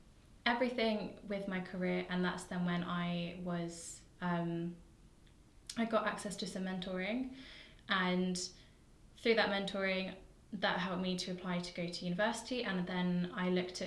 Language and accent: English; Exmouth, South West England, United Kingdom; also born or lived in Nottingham / London; So I growing up in Exmouth and Devon and Exeter, I knew that there were so many changes that needed to happen.